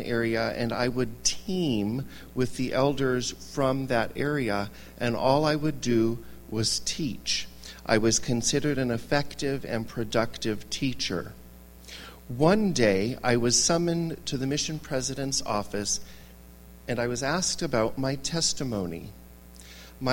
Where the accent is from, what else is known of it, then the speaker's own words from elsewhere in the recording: California, United States; I am a Canadian citizen who was raised primarily in Orange County, California.